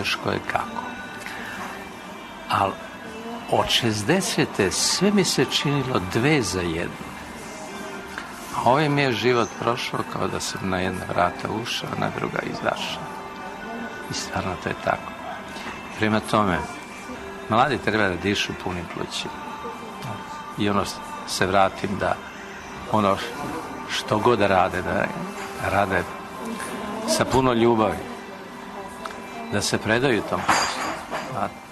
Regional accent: Belgrade, Serbia; born there; pošto smo i Vojvođani, a ja sam rođen u Beogradu.

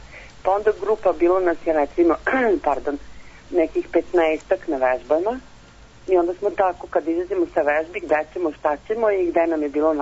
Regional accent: Vojvodina, Serbia; kad se skupimo mi iz provincije, a nas su uglavnom zvali Prečani, mm-hmm. pošto smo mi iz Vojvodine.

